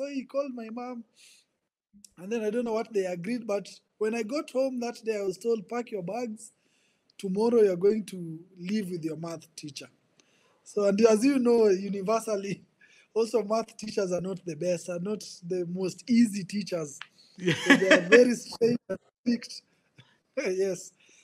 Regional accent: Nairobi, Kenya; born there; I was born here in Nairobi, Kenya. Kenya is in the east side of Africa. Yeah, so I was born here in 1995.

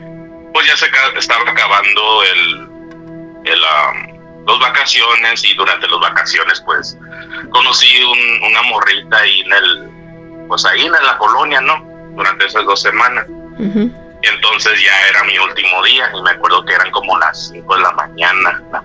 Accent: California, United States; now in Phoenix, United States; Bueno, yo soy de Phoenix, bueno, soy originario de California, pero ya vivo en Phoenix, Arizona.

